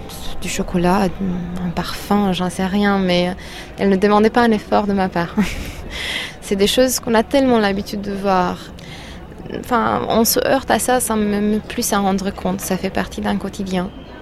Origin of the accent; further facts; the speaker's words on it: Romania; j'ai 31 ans, je suis roumaine, je travaille dans une librairie française à Bucarest